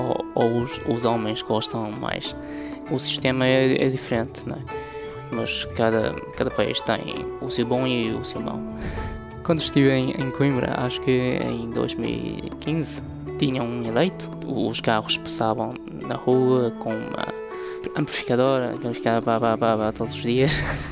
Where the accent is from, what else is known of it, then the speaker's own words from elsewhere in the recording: Shanghai, China; Portuguese is a second language; now in Portugal; Somos da China, não é? Eu sou de Xangai, eu vivo nesta cidade muito moderna, com tanta gente, mas cá é totalmente diferente.